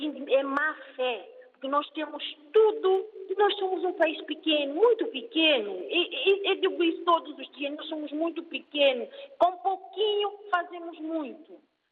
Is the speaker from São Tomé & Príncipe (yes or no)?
yes; Guadalupe, São Tomé & Príncipe; sou do norte também, eu sou de Guadalupe.